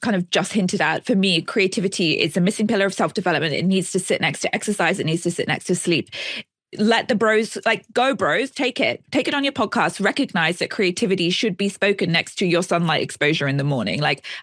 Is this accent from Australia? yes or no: yes; Australia; I'm Australian.